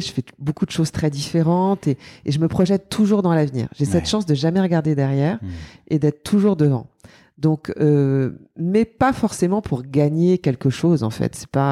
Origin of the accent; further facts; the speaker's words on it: Paris, Île-de-France, France; born there; Je suis née à Paris, dans une famille où j'ai évidemment beaucoup de chance d'être née là où je suis née